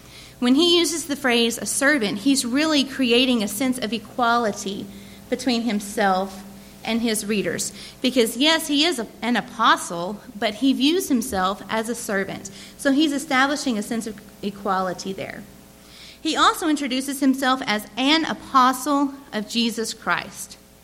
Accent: New Mexico, United States; I am from New Mexico. I do live in the desert.

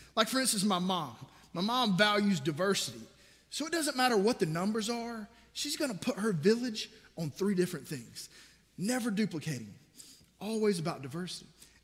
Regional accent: Georgia, United States; I think it's part of growing up in South Georgia where we had nothing to do.

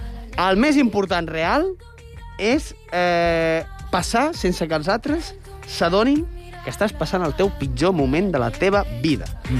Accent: Sant Fost, Catalonia, Spain; almenys els que venien al meu poble a Sant Fost eren uns cracs

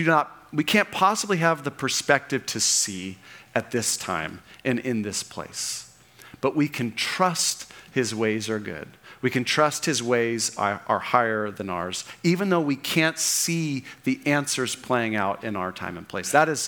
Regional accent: California, United States; I grew up in Orange County and I've got these great friends.

